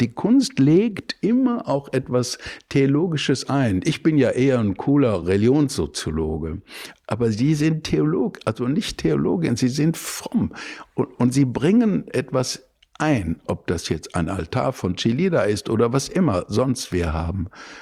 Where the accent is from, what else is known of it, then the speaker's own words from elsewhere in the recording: Bottrop, North Rhine-Westphalia, Germany; und ich komme aus Bottrop